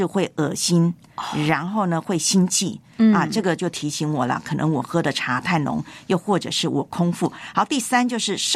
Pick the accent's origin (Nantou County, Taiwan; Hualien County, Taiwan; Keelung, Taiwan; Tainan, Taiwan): Nantou County, Taiwan; 这个我的老家洞顶乌龙很有名呐